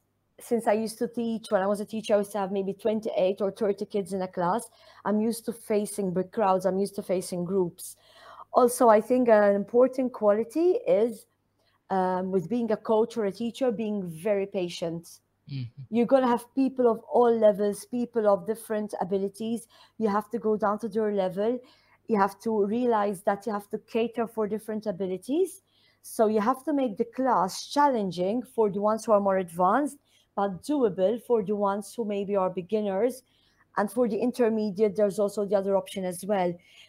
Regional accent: Malta; moved away as an adult; now in Dubai, United Arab Emirates; So I'm originally from Malta. Malta's my hometown. I moved to Dubai around 6 years ago, which was November 2017.

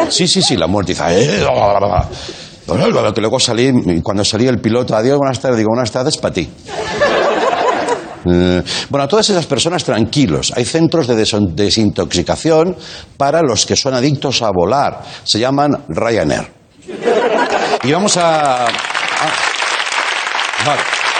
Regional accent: Catalonia, Spain; Sexo al aire libre, como somos los catalanes, ¿eh?

